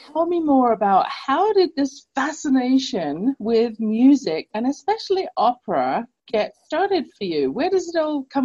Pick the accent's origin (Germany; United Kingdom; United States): United Kingdom; London, England; Yay, London, England, my hometown.